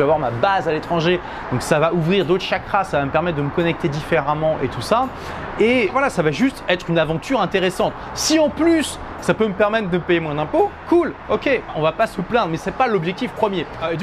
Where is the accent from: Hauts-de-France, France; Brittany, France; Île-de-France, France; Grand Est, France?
Hauts-de-France, France; Lille; Très très proche de la France et puis de ma ville natale Lille.